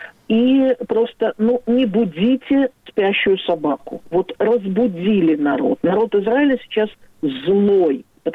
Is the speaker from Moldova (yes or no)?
no; Baku, Azerbaijan; now in Israel; Я из Баку, да, я из Баку.